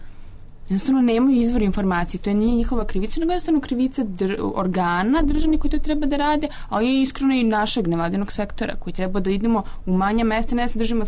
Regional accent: Kraljevo, Šumadija and Western Serbia, Serbia; ja uvijek uzimam moj rodni grad, znači Kraljevo

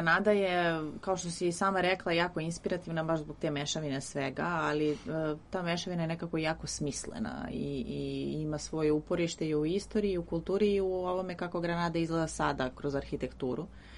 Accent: Valjevo, Šumadija and Western Serbia, Serbia; Ja sam iz Valjeva, tu sam rođena, tu sam odrasla i osnovnu i srednju školu sam tu završila.

